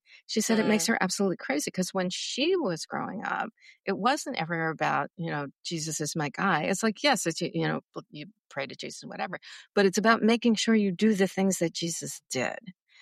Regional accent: New York, United States; You know, I guess because I'm from New York, I guess also because I was raised Jewish

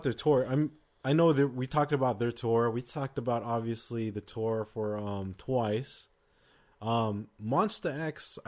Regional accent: Australia; I'm Australian, mate.

